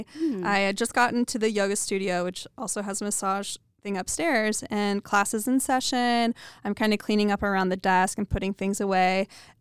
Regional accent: United States; I'm American, so I'm used to gun stuff all the time.

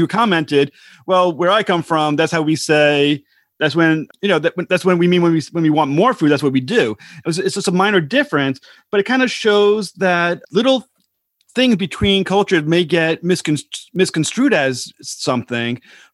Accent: United States; as an American, you look at our country, we are extremely arrogant about ourselves

